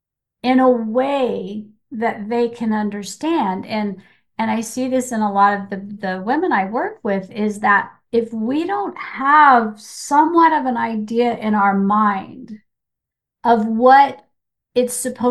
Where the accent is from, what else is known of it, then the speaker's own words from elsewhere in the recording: United States; I'm from America and they're from Japan.